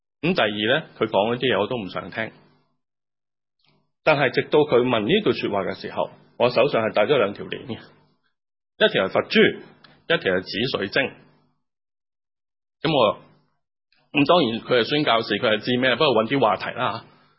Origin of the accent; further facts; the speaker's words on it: Hong Kong; 我细个喺香港读天主教学校嘅